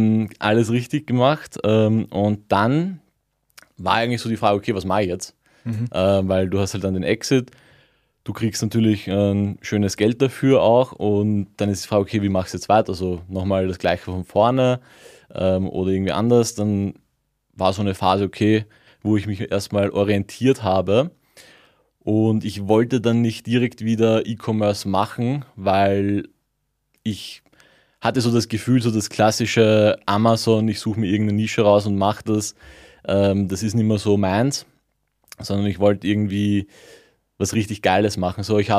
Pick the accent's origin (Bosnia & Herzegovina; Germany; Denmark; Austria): Austria; Auch wenn es 5 Stunden Fahrt ist, als Österreicher kommen wir gerne nach Bayern.